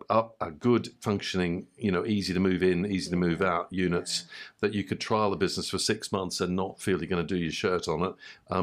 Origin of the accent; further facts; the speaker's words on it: Gold Coast, Queensland, Australia; because I grew up on the Gold Coast in Queensland.